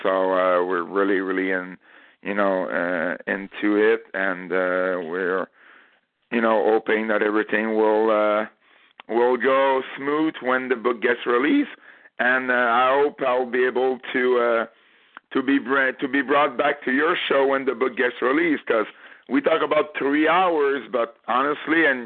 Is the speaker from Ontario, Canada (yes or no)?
no; Montreal, Quebec, Canada; accent: French; English is a second language; I just hope that my strong French accent, as some people would say, was not too bad to listen to our listeners over there. You know, I'm from Montreal.